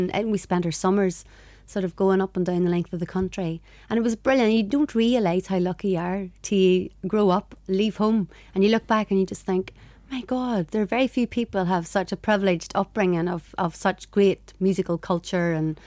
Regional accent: Dungiven, Northern Ireland, United Kingdom; I'm from Dungiven, and like lots of the boys and girls that I grew up with there at school

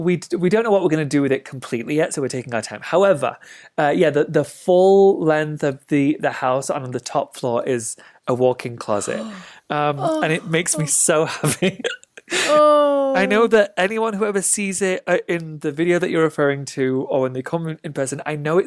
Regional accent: United Kingdom; now in United States; I'm officially an American citizen, but I'm still a very proud Brit. I'm a dual citizen.

